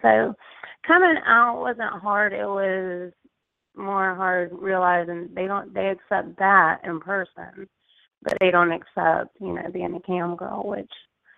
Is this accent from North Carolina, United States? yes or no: yes; North Carolina, United States; Yes, I'm from North Carolina. My grandfather is a Baptist minister, or was.